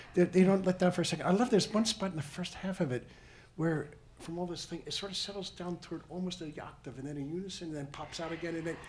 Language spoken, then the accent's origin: English; Philadelphia, Pennsylvania, United States; I grew up in Philly, so I mean, it's not out of the question.